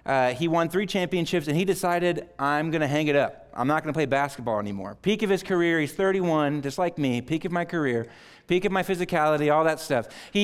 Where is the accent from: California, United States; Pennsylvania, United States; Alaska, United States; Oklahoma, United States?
Oklahoma, United States; I was born and raised in Oklahoma